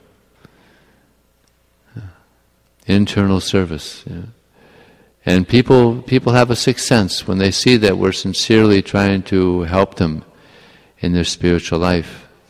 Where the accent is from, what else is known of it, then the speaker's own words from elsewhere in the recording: Florida, United States; And if they stop, then I tell, I'm from Florida.